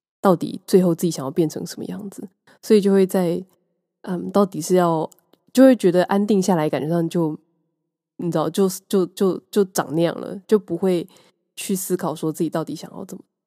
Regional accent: Taiwan; moved away; 在2020年我们台湾人基本上就是100%的幸运，尤其在海外的

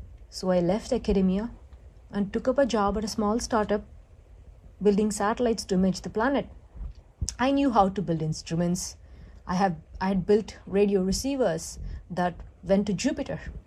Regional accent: India; growing up in India, there were many opportunities to pursue astronomy in college

